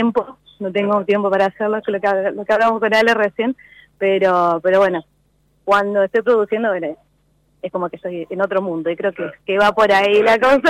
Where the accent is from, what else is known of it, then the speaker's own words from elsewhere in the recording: Altos de Chipión, Córdoba, Argentina; yo soy de Altos de Chipión.